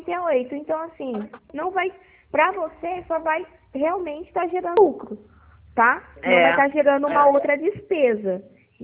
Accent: Pirassununga, São Paulo, Brazil; eu também sou da cidade de Pirassununga.

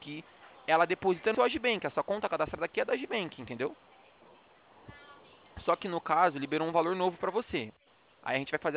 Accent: São Paulo, Brazil; eu também sou de São Paulo.

